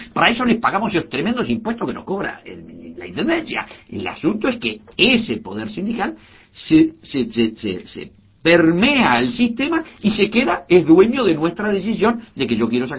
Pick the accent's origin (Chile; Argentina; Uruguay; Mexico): Uruguay; Yo pertenezco al más rancio plebeyo. Soy un uruguayo de muchas generaciones acá